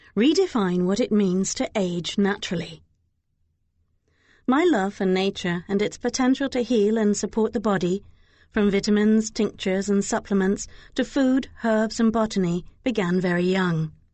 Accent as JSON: {"language": "English", "country": "Slovakia", "tie": "born or raised there", "second_language": "English", "said": "I grew up in Slovakia."}